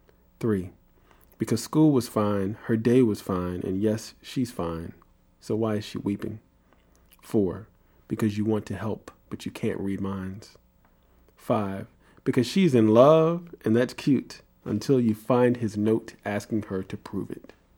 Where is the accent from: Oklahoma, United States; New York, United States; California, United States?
New York, United States; New York City; born there; No, I was born in New York City.